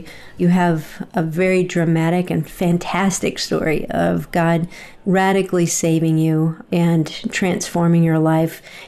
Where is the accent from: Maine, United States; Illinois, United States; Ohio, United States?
Ohio, United States; Cleveland; It's all happening October 14th and 15th, right here in my hometown, Cleveland, Ohio.